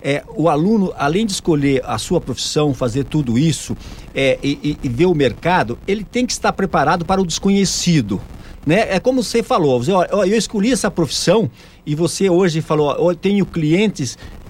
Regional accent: Santa Fé do Sul, São Paulo, Brazil; Eu sou de Floreal, perto de Rio Preto, mas eu vivi desde o meu 50 dias em Santa Fé do Sul, que é divisa de Minas e Mato Grosso, né?

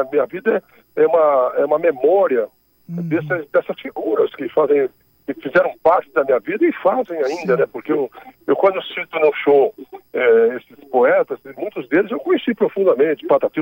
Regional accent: São Joaquim da Barra, São Paulo, Brazil; E aí inaugurou-se uma rádio em São Joaquim da Barra, que é minha terra, isso eu tinha uns 10, 11 anos, mais ou menos

